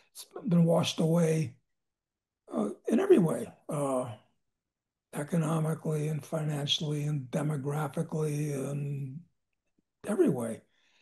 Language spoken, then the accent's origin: English; United States; well, I like the States. I'm an American.